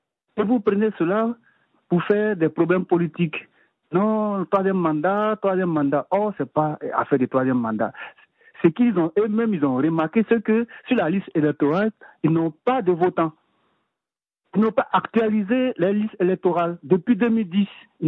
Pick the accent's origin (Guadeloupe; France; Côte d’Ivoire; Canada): Côte d’Ivoire; je suis de la Côte d'Ivoire.